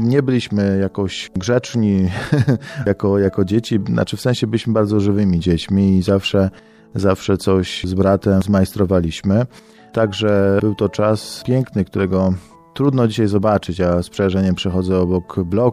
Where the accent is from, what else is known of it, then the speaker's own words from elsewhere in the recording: Witaszyce, Greater Poland Voivodeship, Poland; tam wzrastałem i w Witaszycach dorastałem. Szkoła miałem bardzo blisko, kościół miałem bardzo blisko, bo mieszkam na ulicy Szkolnej.